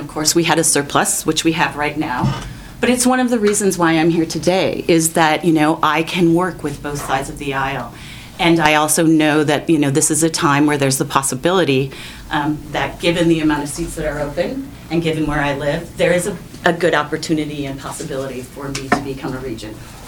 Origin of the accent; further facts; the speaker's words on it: Winona, Minnesota, United States; I grew up in Winona. I am the second of five children raised by a single mom.